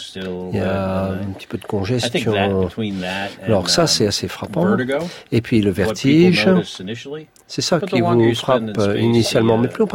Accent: United States; French is a second language; Et en tant qu'Américain, moi, je...

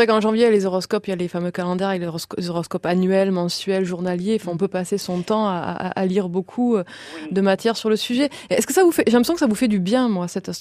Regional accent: Occitanie, France; now in Paris, France; moi je viens des Cévennes.

